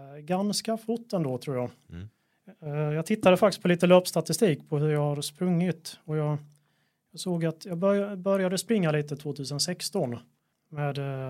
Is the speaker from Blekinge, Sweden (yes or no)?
yes; Karlshamn, Blekinge, Sweden; Jag kommer nerifrån Blekinge ursprungligen, från Karlshamn. Och Karlshamn som sådant är väldigt platt.